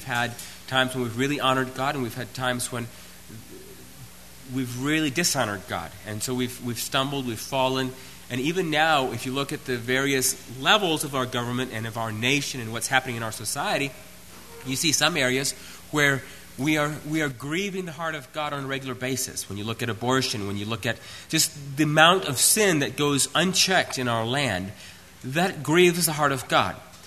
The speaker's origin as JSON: {"language": "English", "country": "United States", "tie": "born or raised there", "said": "growing up in America, I just remember growing up Amish, it was a sin to be patriotic."}